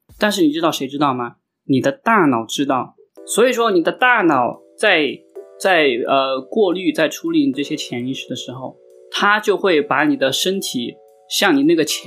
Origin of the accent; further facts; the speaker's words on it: China; 从小在中国我们被教人的客观事物是不以人的意志为转移的